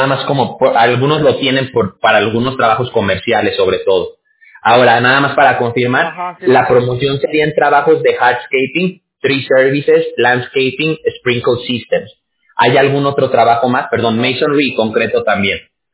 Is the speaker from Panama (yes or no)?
no; Mexico; Yo me crié en México, pues tengo un acento y todo